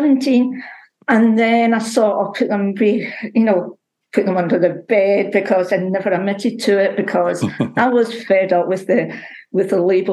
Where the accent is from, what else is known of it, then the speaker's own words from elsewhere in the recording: Scotland, United Kingdom; I came from totally unchurched, and people thought I ought to know. I mean, I grew up outside Glasgow